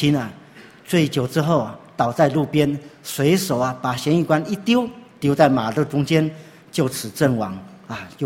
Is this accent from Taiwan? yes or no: yes; Jianshi, Hsinchu County, Taiwan; 父母亲已经从。桃园的复兴乡搬到我们的老家新竹的尖石乡